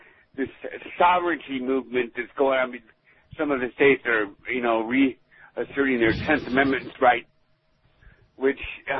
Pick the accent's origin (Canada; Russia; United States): Canada; I'm a Canadian. I got the Celsius stuff down.